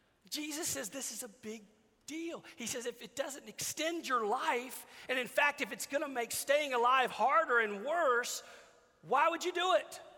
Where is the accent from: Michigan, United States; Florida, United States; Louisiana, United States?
Louisiana, United States; I grew up in Louisiana, and we had hurricanes and tornadoes like every other Wednesday, a lot.